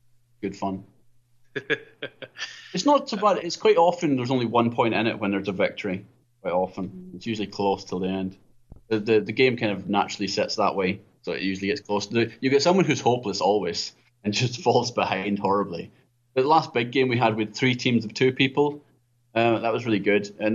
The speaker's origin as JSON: {"language": "English", "country": "United Kingdom", "said": "Well, we're British, you see, so it's more just seething rage under the table."}